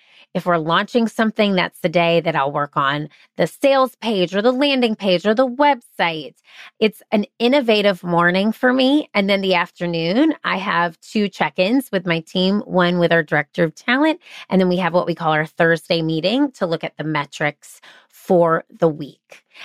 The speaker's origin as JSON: {"language": "English", "town": "Charleston", "country": "United States", "tie": "born or raised there", "said": "If I want to get to know somebody here in my hometown of Charleston, we're going to coffee or a lunch on a Friday."}